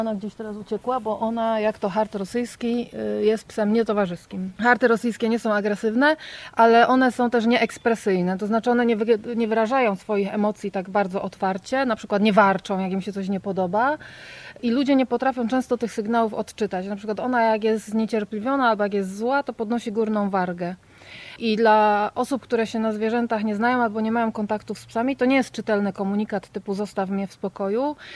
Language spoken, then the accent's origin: Polish; Poznań, Greater Poland Voivodeship, Poland; Ja jestem w zasadzie z miasta. Ja się wychowałam na winogradach w Poznaniu.